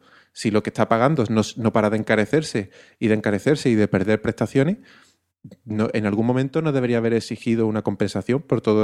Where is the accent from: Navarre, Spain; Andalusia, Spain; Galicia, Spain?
Andalusia, Spain; Seville; Pero yo como sevillano